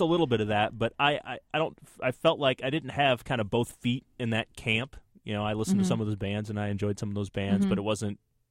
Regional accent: Iowa, United States; Like for me, growing up in Northeast Iowa, I don't even know where I would have heard most of those bands

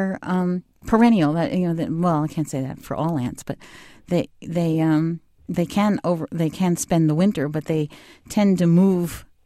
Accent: Northeast, United States; But you know, I'm from the Northeast, so I grew up with these guys.

